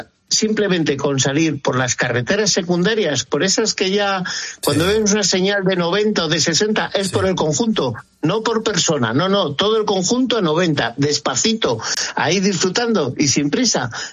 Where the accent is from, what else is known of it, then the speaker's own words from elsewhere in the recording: Granada, Andalusia, Spain; cuando bajo a Salobreña, los que somos granadinos semiconsortes